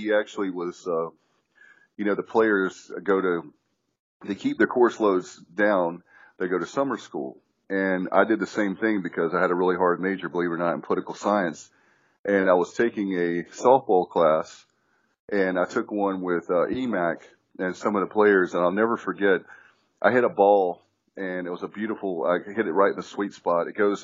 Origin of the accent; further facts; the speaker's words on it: Williamston, North Carolina, United States; and I'm from Martin County, so in Williamson.